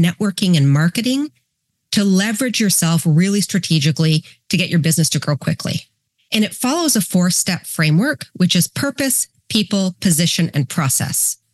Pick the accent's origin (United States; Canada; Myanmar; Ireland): Canada; Ontario; we moved our entire family to my hometown about 6 months ago. And it's a tiny little village in Ontario that's considered to be one of the most beautiful villages in Canada.